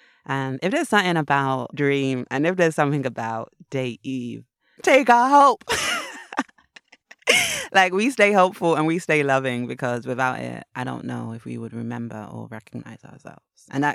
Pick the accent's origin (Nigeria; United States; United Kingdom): United Kingdom; England; I'm from England